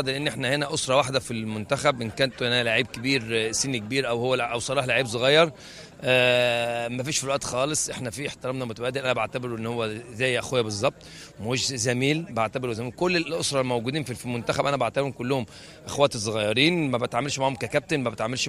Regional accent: Egypt; ودي الحاجه الميزه الوحيده اللي عندنا في مصر

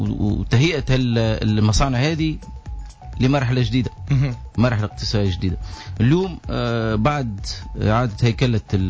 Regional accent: Tunisia; وبالتالي بلادنا تعز علينا وما نجموش نفقدوا الامل في بلادنا وفي الاستثمار في بلادنا وعوده النشاط الاقتصادي في تونس

